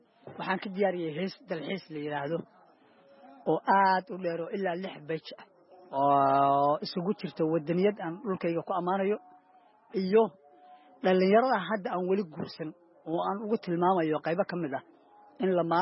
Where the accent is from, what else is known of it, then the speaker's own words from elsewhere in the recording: Galguduud, Somalia; born there; Taariikh nololeedkayga haddii aan kaaga warramo, aniga waxaan ku dhashay gobolka Galgaduud, gaar ahaan degmada Cawlaq.